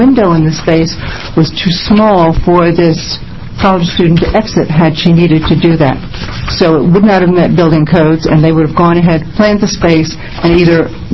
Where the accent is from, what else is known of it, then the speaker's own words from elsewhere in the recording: Oregon, United States; I'm from Southern Oregon.